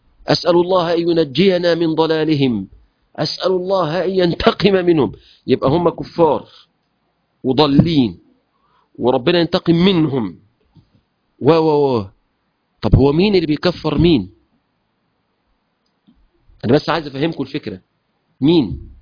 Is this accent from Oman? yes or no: no; Mansoura, Dakahlia, Egypt; قلت له يا سيدنا انا من المنصوره واحنا ناس فلاحين